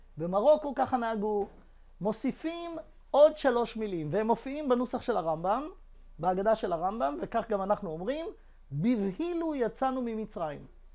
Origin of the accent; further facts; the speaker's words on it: Jerusalem, Jerusalem District, Israel; אני זוכר שבילדותי נולדתי וגדלתי בירושלים